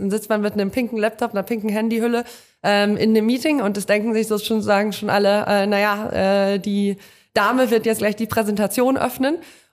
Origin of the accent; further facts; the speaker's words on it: North Rhine-Westphalia, Germany; Ich komme aus dem Münsterland, vom Land